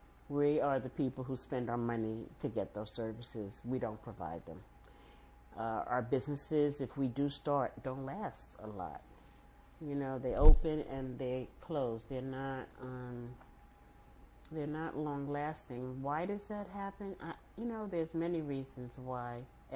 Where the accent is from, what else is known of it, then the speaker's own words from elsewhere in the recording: Harlem, New York, United States; Most of the businesses when I grew up in Harlem were business of color